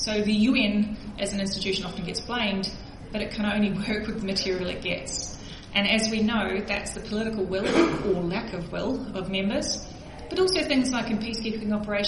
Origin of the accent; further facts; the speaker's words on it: United Kingdom; given the fact that I'm actually British, I can have a small giggle about the UK and France